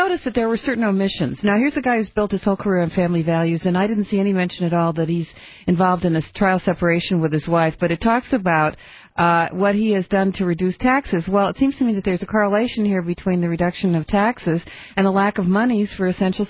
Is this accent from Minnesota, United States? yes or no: no; California, United States; I'm from California